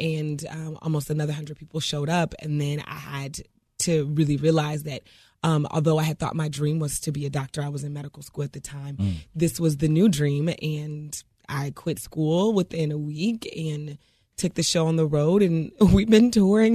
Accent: Oakland, California, United States; Nah, like, why you wanna make me do that to my hometown?

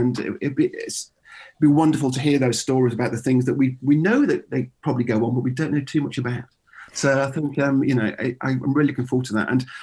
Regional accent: Birmingham, West Midlands, United Kingdom; And I grew up in Birmingham

